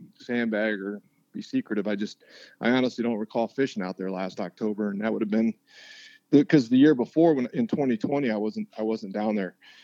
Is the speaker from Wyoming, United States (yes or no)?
yes; Wyoming, United States; my childhood best friend growing up in Wyoming lives in Columbia, South Carolina.